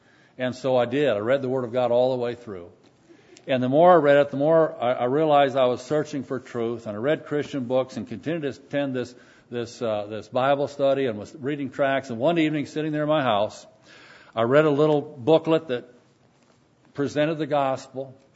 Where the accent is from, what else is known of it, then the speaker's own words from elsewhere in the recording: Iowa, United States; Barbara and I grew up in Butler County, Iowa, northern part of the state. She grew up in a little town of 100 people, and I grew up on a farm.